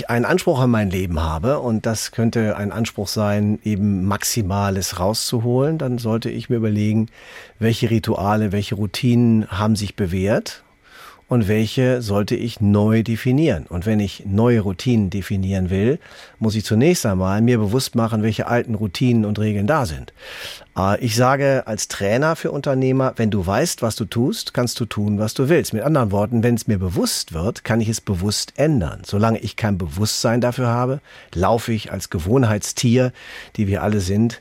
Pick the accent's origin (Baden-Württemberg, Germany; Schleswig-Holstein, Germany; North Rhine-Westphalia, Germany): North Rhine-Westphalia, Germany; aus meiner alten Heimat Lippe.